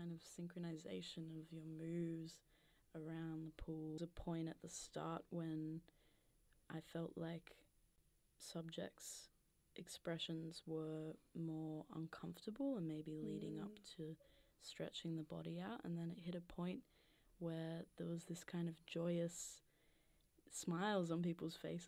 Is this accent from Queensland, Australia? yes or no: no; Castlemaine, Victoria, Australia; For me, I grew up in Castlemaine in central Victoria